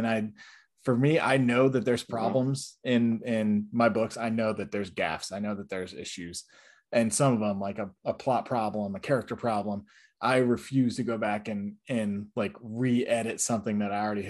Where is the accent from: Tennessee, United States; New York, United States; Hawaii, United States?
New York, United States; I grew up right outside of Syracuse.